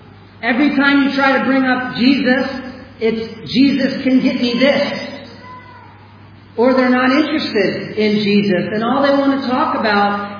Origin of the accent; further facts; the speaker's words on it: United States; now in South Africa; It's a little like me living here in Africa as an American. I'm a citizen of the United States, and yet I'm living in South Africa.